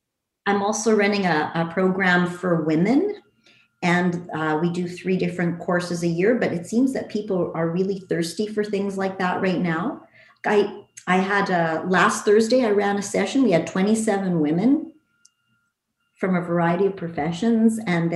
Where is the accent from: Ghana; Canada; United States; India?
Canada; Winnipeg, Manitoba; also born or lived in France; So I grew up in Winnipeg and I went to French immersion.